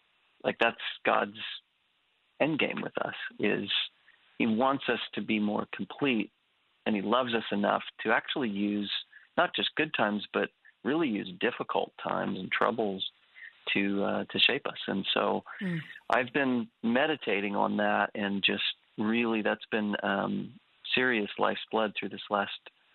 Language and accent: English; Homer, Alaska, United States; also born or lived in Fairbanks, United States; And so I was born in Fairbanks, Alaska, raised in Homer, Alaska.